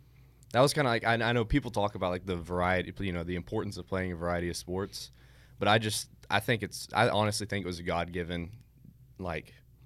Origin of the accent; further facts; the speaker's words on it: Glen Rose, Texas, United States; Sir, so I was growing up in Glen Rose. There wasn't really, it's a small town, so there's not much to do.